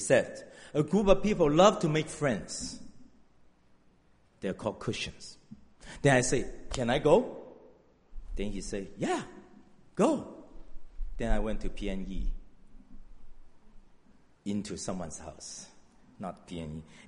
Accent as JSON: {"language": "English", "country": "China", "tie": "born or raised there", "moved": "yes", "said": "I grew up in China, and then born and raised there, and then I left China in 1981"}